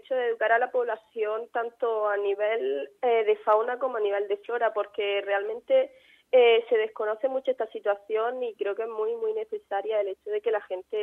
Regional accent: Andalusia, Spain; vivo en un pueblo donde la caza es algo que está a la orden del día. Provengo de Andalucía también, que allí la caza pues básicamente es algo que se lleva desde niño.

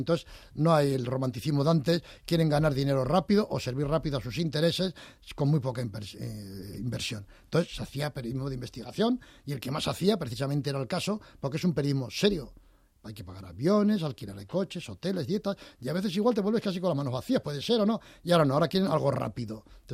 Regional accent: Pamplona, Navarre, Spain; Yo soy de Pamplona.

